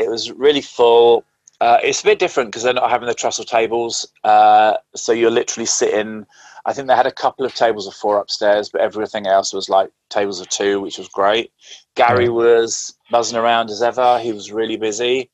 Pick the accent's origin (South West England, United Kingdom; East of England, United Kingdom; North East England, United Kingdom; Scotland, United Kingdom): East of England, United Kingdom; I come from Essex